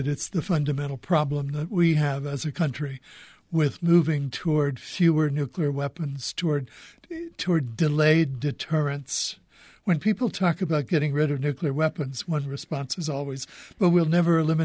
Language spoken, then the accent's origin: English; Kansas City, Missouri, United States; which happens to have been shot in my hometown of Kansas City, Missouri.